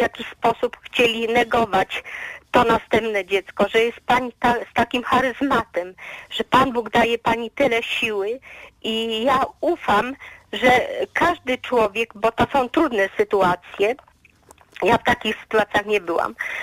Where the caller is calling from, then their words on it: Zakopane, Lesser Poland, Poland; ja z Zakopanego telefonię